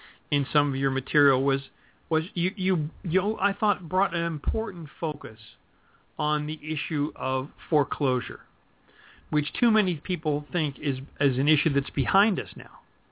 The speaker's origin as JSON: {"language": "English", "town": "Pittsburgh", "region": "Pennsylvania", "country": "United States", "tie": "born or raised there", "moved": "yes", "said": "I grew up in Pittsburgh, and there was enough commonality of interest from the Union days"}